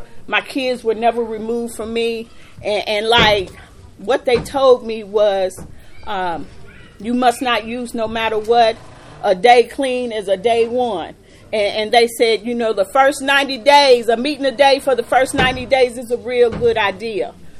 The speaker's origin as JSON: {"language": "English", "town": "Lexington", "country": "United States", "tie": "born or raised there", "said": "I'm from Lexington. I'm prostituting in the neighborhood I grew up with."}